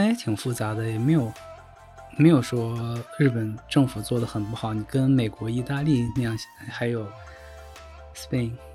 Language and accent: Chinese; China; now in Japan; 因为我们都是中国人，内心还是更向着这个中国那方的。既然生活在日本，